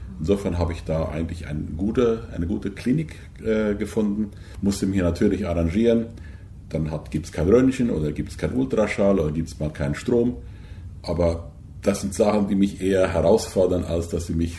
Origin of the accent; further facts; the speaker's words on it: Paraguay; Als Christen haben wir sowieso eine Heimat, die ist nicht hier auf dieser Erde. Und ich sage immer, ich habe meine Heimat in Paraguay und mein Herz ist in Afrika.